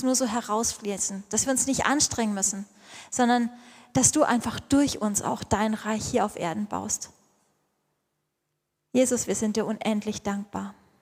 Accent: Baden-Württemberg, Germany; Hallo, ich bin Schwabe.

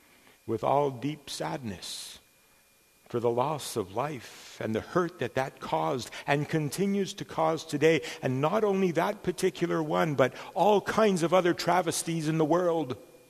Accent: Canada; also born or lived in Africa; I'm a Canadian from Dutch heritage and German heritage and French heritage, and lived in Africa and work in Central Asia and Europe and all over the place.

